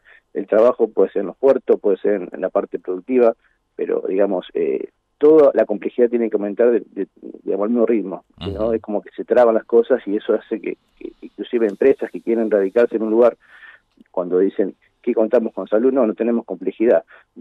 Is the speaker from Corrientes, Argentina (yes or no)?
no; Ibicuy, Entre Ríos, Argentina; moved away as an adult; now in Buenos Aires, Argentina; yo estudié toda mi infancia y mi adolescencia en Ibicuí. Después me trasladé a la ciudad de Buenos Aires